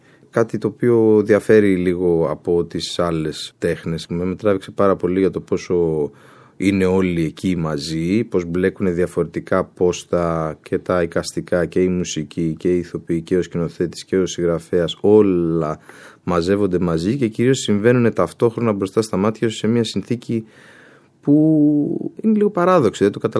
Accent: Karditsa, Thessaly, Greece; now in Athens, Greece; όταν ήρθα στην Αθήνα, γιατί μεγάλωσα στην επαρχία, στην Καρδίτσα.

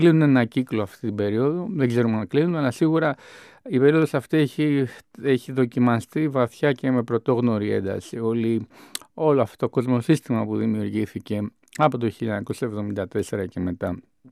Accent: Athens, Attica, Greece; born there; γιατί γεννήθηκα στην Αθήνα

